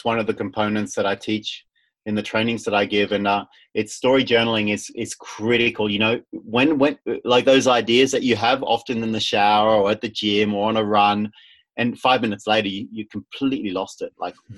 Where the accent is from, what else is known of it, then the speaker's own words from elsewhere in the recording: Vanuatu; I grew up in Vanuatu, and those islands can be pretty small.